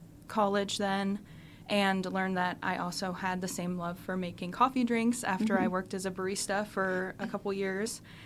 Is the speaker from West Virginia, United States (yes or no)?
no; Bolivar, Ohio, United States; I am from Bolivar, Ohio. So I grew up there and went to Tuskegee Valley High School.